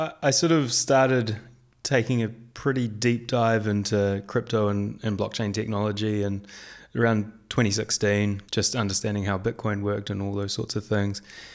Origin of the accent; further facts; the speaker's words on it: New Zealand; moved away as an adult; now in Bahrain; Yeah, so I grew up in New Zealand, spent the majority of my life there